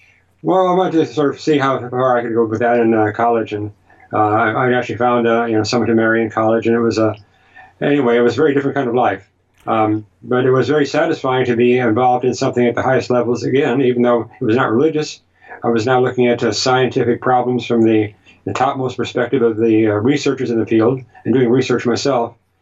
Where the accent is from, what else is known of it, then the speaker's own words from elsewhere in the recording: Indiana, United States; So I grew up in Indiana with a very fervent Catholic mother